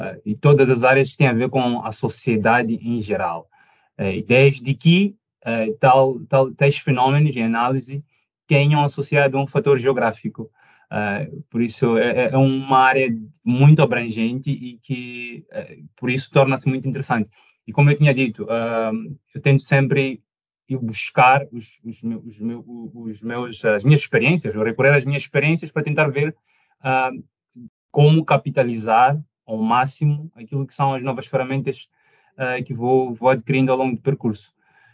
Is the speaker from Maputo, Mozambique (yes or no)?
yes; Maputo, Mozambique; moved away as an adult; now in Portugal; eu nasci e cresci em Maputo, capital de Moçambique. Aos 18 anos, mais ou menos, vim a Portugal para tirar a licenciatura.